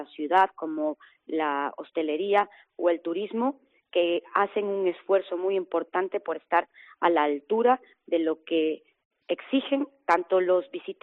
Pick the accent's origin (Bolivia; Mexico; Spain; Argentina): Spain; Salamanca, Castile and León; para nosotros como salmantinos, la única fiesta de interés turístico internacional de nuestra ciudad.